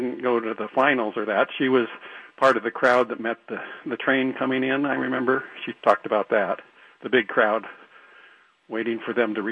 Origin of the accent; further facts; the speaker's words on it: Astoria, Oregon, United States; And then he moved back to Astoria. So I grew up in Astoria with my brothers.